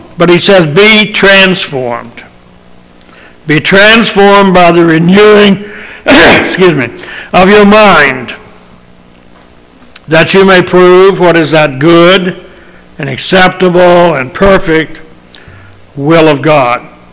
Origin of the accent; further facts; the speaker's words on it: Virginia, United States; I remember when I grew up down in Virginia, we used to go and look at this church.